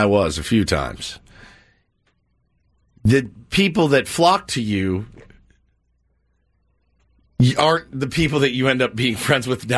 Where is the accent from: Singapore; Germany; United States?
United States; Texas; I was the new, I was from Texas.